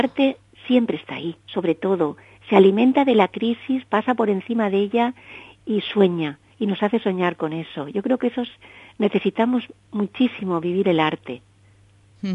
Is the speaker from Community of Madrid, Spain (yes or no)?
no; Barcelona, Catalonia, Spain; born there; now in Santa Pola, Spain; Yo nací en Barcelona, pero vivo aquí, en Santa Pola, pero estoy muy vinculada a Elche y Alicante, y siempre digo que voy con el triángulo.